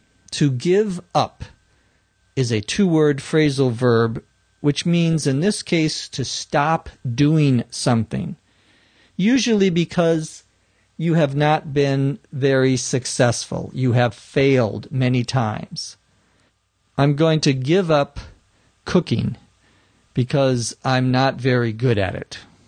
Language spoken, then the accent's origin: English; Los Angeles, California, United States; from Los Angeles, California.